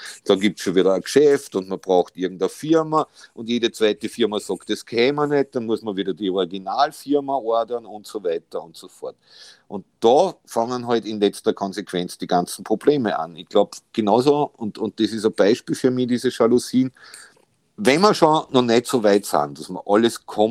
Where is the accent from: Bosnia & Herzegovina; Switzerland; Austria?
Austria; Salzburg; ich bin in Salzburg aufgewachsen, da gibt es prinzipiell ein bisschen mehr Schnee, aber jetzt gibt es auch fast keinen mehr.